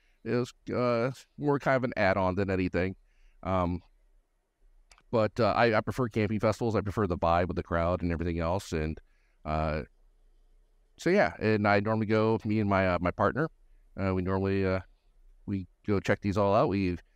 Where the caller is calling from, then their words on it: Gallatin, Tennessee, United States; I'm just north of Nashville, up in Gallatin, Tennessee.